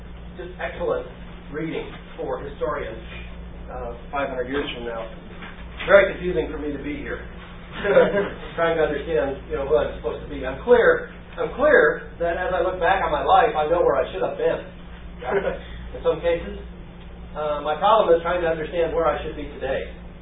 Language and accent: English; Tucson, Arizona, United States; How about Arizona? That's me. I'm from Tucson.